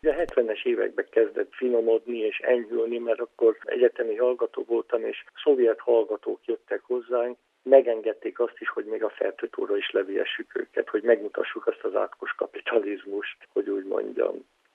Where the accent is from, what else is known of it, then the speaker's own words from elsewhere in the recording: Sopron, Győr-Moson-Sopron, Hungary; A lakóhelyünk, tehát az, hogy mi soproniak vagyunk